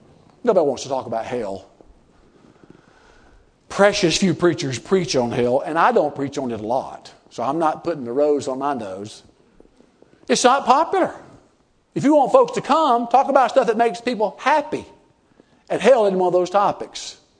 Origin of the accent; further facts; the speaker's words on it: United States; not because I'm Baptist, not because I'm American, not because I speak English